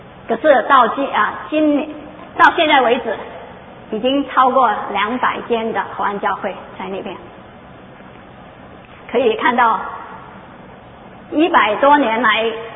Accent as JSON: {"language": "Chinese", "country": "China", "said": "红颜色的是印度人，他们也是像我们中国人一样搬到很多很多的地方去"}